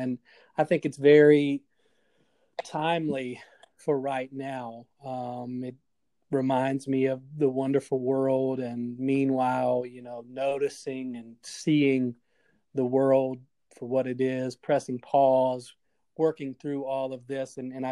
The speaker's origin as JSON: {"language": "English", "town": "Salem", "region": "Virginia", "country": "United States", "tie": "born or raised there", "said": "where I grew up in Salem, Roanoke, Virginia, it wasn't super country roads-like, but we definitely had country roads."}